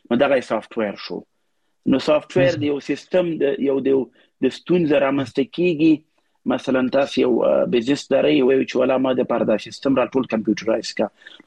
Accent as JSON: {"language": "Pashto", "country": "Pakistan", "tie": "born or raised there", "also_born_or_lived": "Kabul, Afghanistan", "moved": "as an adult", "lives_now": "England, United Kingdom", "said": "زه خپل مخ اصلا د کونړ یو مګرم زه بیا په کابل کې زیږیدل یم. بیا د ستالور کال په عمر کې موږ راغلو پاکستان ته. بیا پاکستان کې تقریبا 30 کال کم وخت مول ته خپل تیر کو. بیا غنور سره راغلم انګلستان ته."}